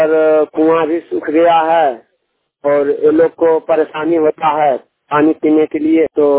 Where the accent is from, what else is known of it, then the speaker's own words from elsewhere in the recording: Gidhaur, Bihar, India; हम गिद्धौर से हैं, बांका जिला आए हुए हैं